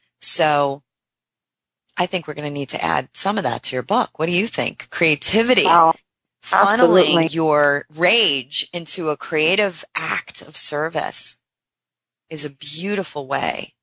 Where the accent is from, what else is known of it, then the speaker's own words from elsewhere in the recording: Brooklyn, New York, United States; And she goes, you know when you meet somebody, and I'm from Brooklyn, right?